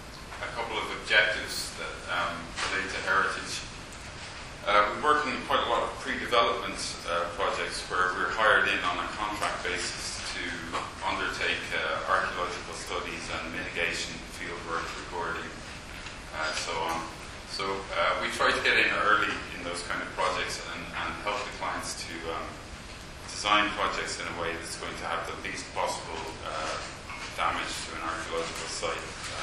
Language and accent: English; Ireland; I'm from Ireland, obviously.